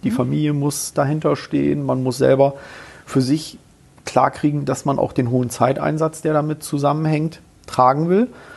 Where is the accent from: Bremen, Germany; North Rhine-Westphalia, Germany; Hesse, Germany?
Bremen, Germany; ich komme ja ursprünglich aus Bremen